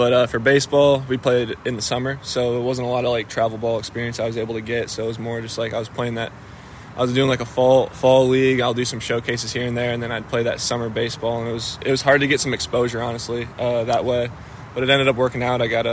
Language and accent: English; Iowa, United States; I've never been to the Field of Dreams, which is crazy because I'm from Iowa